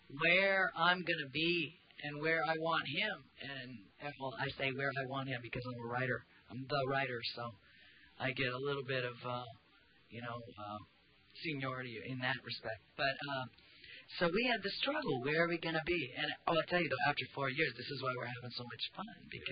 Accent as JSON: {"language": "English", "country": "United States", "said": "Really, I mean, as an American, and a lot of Americans, I'm sure feel the same way, because we really got it."}